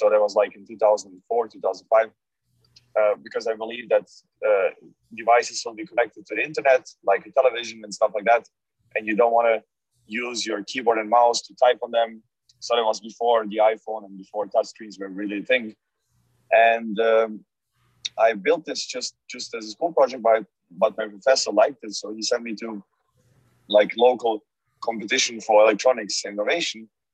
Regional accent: Croatia; also born or lived in Germany; growing up in Germany, there were lots of these like car shows on the internet, on the television at that time, not on the internet. That was like in the 90s. And, that was, let's say, further making me addicted to cars. And then when we moved back to Croatia after elementary school

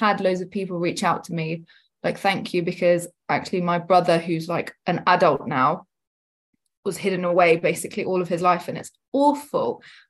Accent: Kosovo; English is a second language; I come from Kosovo. It's like Eastern European country

